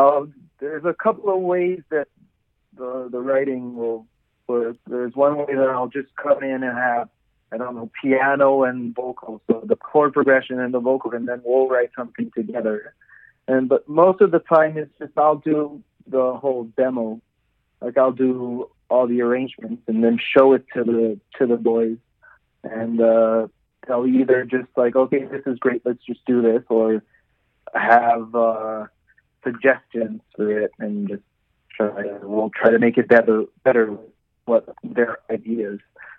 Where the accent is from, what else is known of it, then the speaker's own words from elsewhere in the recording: Canada; first language French; English is a second language; I'm French Canadian. My first language is French